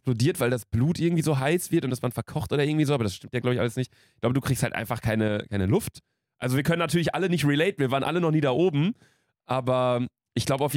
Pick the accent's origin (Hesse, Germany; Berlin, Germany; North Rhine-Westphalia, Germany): North Rhine-Westphalia, Germany; Aber bei uns Kleinstadt, OWL und so, da ist es ja auch so ein bisschen, ist ja auch so ein bisschen geprägt irgendwie, ja, Arbeitergesellschaft und so.